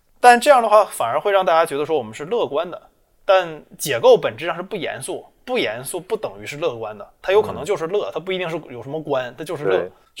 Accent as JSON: {"language": "Chinese", "region": "Northeast China", "country": "China", "tie": "born or raised there", "said": "那我是东北城里长大的，然后后来出国了，然后又回的国。那我的经历和绝大部分东北人也不一样。"}